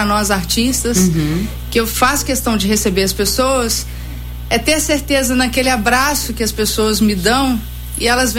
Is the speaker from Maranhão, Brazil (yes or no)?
no; Ubá, Minas Gerais, Brazil; now in Juiz de Fora, Brazil; e não sou daqui, né, sou de Ubá.